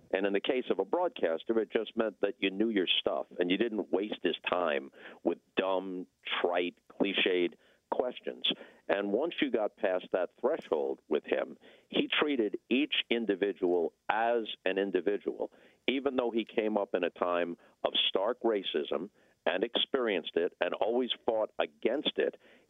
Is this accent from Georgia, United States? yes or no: no; New York, United States; as a child, actually rooting against him, because I grew up on Long Island.